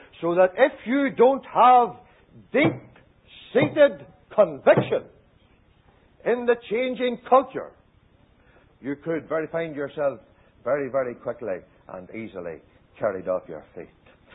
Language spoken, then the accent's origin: English; Ireland; we were born and bred in Ireland, and we are here still.